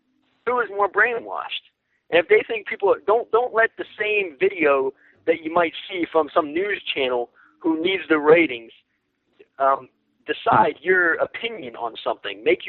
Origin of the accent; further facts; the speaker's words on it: United States; Now, you know, I'm American, and it was Ramadan.